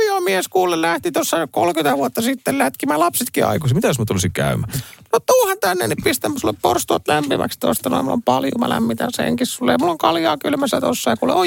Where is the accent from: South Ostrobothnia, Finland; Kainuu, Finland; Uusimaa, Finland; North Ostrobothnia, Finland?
Uusimaa, Finland; Vantaa; Tikkurilla Vantaalla siellä jo mun kotikaupunki